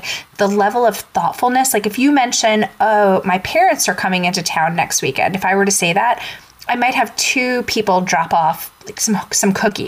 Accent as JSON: {"language": "English", "town": "Long Island", "region": "New York", "country": "United States", "tie": "born or raised there", "said": "But growing up in Long Island, if you got an invitation to a wedding, you basically were a very select person."}